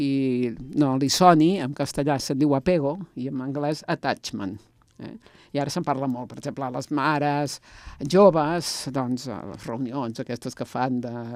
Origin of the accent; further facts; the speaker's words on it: Manresa, Catalonia, Spain; jo soc de Manresa.